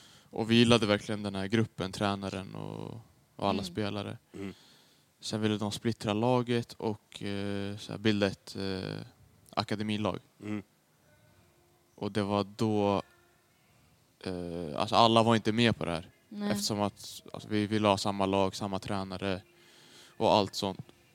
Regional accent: Haninge, Stockholm County, Sweden; Jag är uppväxt i Haninge. Där bodde jag tidigt.

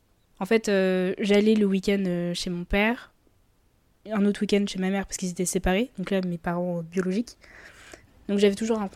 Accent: Colombes, Île-de-France, France; Du coup, moi j'ai grandi à Colombes.

